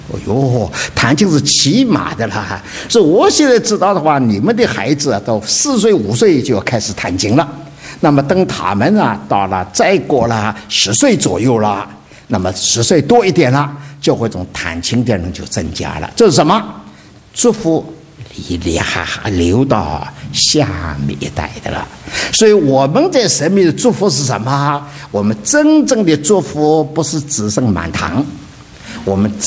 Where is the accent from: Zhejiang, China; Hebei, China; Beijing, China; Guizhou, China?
Zhejiang, China; Dinghai; moved away as an adult; also born or lived in Shanghai / Taiwan; now in United States; 我是生在上海，两岁到定海去的。那以后的话呢，等到日本人要占领定海，我们逃到上海了，到上海读书。上海读书过了之后，我到台湾。台湾过了之后呢，过了二十一年，到了美国了。